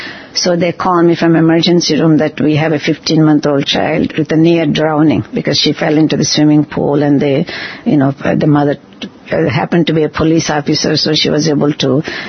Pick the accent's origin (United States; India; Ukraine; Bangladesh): India; now in Western world; since we moved from India and we live in a Western world, so a lot of our people, you know, used to scare us